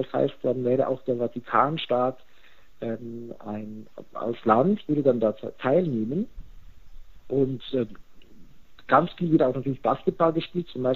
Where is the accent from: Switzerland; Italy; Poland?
Switzerland; ich komme ja selber aus der Schweiz